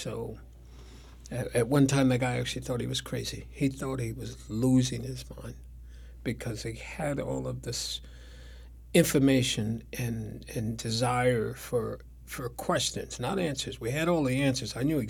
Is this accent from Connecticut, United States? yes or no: yes; Connecticut, United States; Yeah, born and raised in Connecticut.